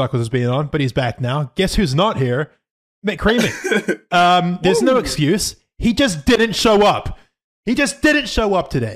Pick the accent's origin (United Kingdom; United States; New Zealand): New Zealand; We're from all over the world. I'm from New Zealand.